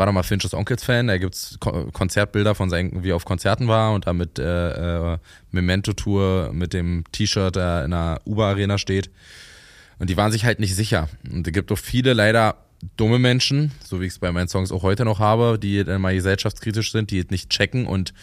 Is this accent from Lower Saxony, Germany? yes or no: no; Brandenburg, Germany; Ich bin in Brandenburg aufgewachsen